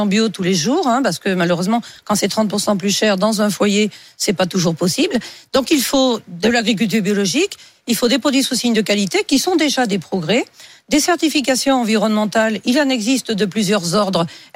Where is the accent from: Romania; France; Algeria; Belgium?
France; Et parce qu'on est français